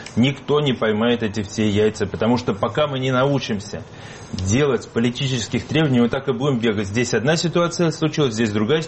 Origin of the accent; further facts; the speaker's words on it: Saint Petersburg, Russia; now in Moscow, Russia; почему я, петербуржец, работающий в Москве, не еду в Хабаровск?